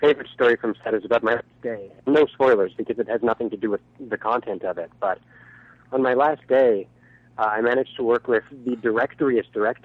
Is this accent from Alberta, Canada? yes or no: yes; Edmonton, Alberta, Canada; now in Vancouver, Canada; I'm from Vancouver originally. Edmonton originally, but I live in Vancouver.